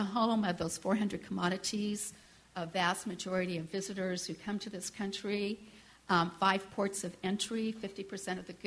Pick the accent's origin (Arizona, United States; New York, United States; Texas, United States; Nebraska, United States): Nebraska, United States; I'm from Nebraska. I own a farm in Nebraska.